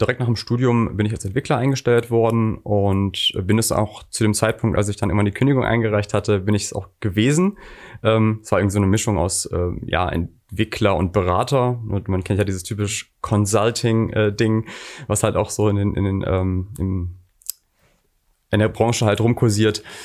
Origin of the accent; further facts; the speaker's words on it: Mülheim an der Ruhr, North Rhine-Westphalia, Germany; Als ich die Reise gemacht hatte, war ich 30. Also ist schon 3 Jahre her. Ich bin hier geboren im Ruhrgebiet, komme aus Mülheim an der Ruhr